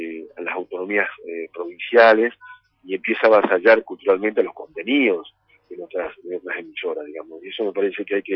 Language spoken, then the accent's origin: Spanish; Paraná, Entre Ríos, Argentina; born there; yo soy nacido en Paraná, y vivo en Paraná, y vivo en Paraná